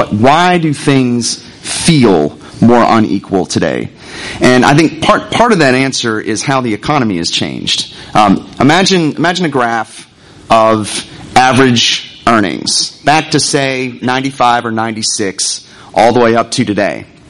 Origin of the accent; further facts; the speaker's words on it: North Carolina, United States; moved away; I'm from North Carolina. I moved here in 2002.